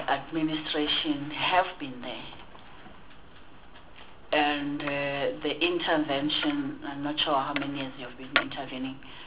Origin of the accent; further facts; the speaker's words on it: Soweto, Gauteng, South Africa; I'm coming from Zocha Zem, where I grew up in Soweto